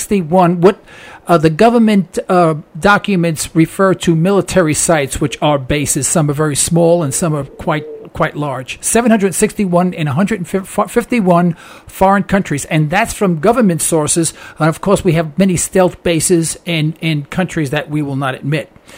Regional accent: New York City, New York, United States; I'm from East Harlem, New York, and lived in the Bronx for a while.

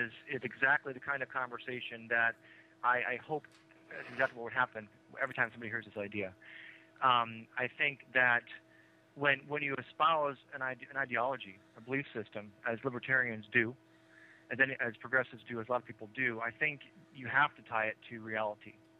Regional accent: Wisconsin, United States; Yes, I'm from Wisconsin, actually. It means a lot to me. I'm from Wisconsin.

